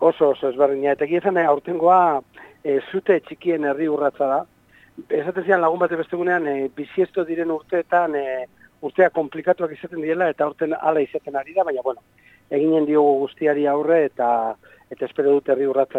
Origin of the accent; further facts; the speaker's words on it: Basque Country, Spain; ze euskalduna gara baina anitza gara ere